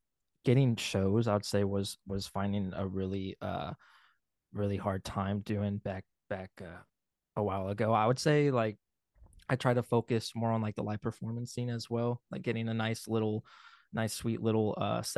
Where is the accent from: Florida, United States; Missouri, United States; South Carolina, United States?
Missouri, United States; also born or lived in Iowa; now in Lawrence, United States; I grew up in Missouri, but I lived in Iowa for like 5 years, so it kind of threw me out the loop around here for a while.